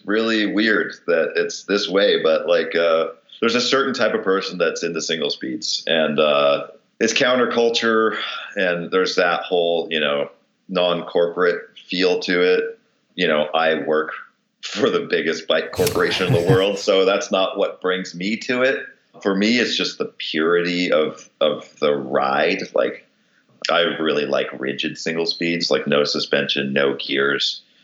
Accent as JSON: {"language": "English", "town": "Detroit", "region": "Michigan", "country": "United States", "said": "I'm a machinist from Detroit, and I like single speeds"}